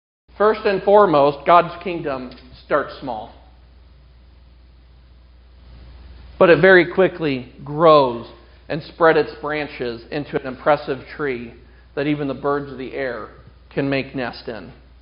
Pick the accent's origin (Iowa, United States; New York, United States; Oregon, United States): Iowa, United States; We're from Iowa.